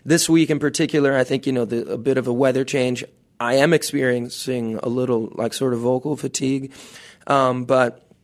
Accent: New York, United States; I was from New York.

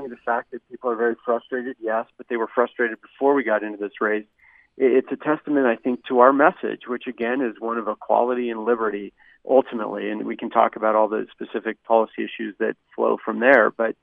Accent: Washington, United States; also born or lived in Utah; growing up I was born in Utah, but I was raised in a rural area outside of Seattle, Washington, and, you know, basically near the Cascade Mountains.

